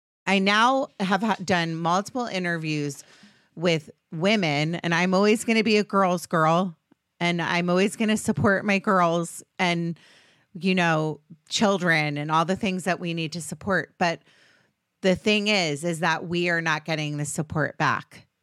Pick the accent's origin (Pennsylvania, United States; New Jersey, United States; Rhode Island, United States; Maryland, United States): Maryland, United States; Potomac; now in Los Angeles, United States; So even though I'm technically from DC, I grew up in Potomac, Maryland. I consider myself a California girl.